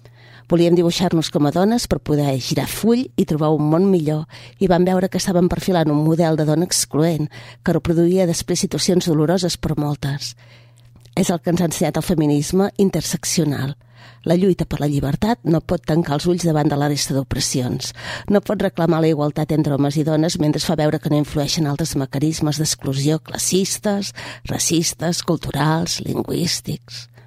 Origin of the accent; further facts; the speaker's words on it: Catalonia, Spain; Com a dona catalana, que és la posició des de la qual jo em situo en el món, les meves lluites passen per reclamar, des del meu territori, la supervivència de les llengües minoritzades